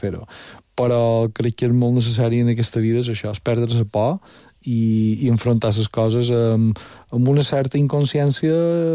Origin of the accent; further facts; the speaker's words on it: Balearic Islands, Spain; enforteixi els sentiments com a de mallorquins que som i que volen ser